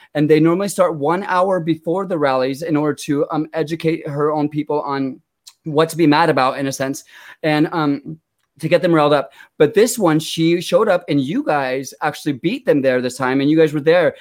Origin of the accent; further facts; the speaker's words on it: United States; I'm American.